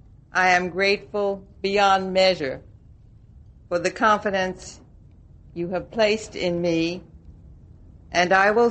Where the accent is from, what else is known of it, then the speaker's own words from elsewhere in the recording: New York, United States; I was born and brought up in New York, the state Senator Moynihan represents